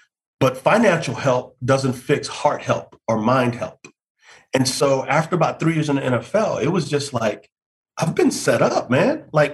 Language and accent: English; San Antonio, Texas, United States; so I grew up in San Antonio, Texas, and I love my family, but it was a chaotic, difficult background.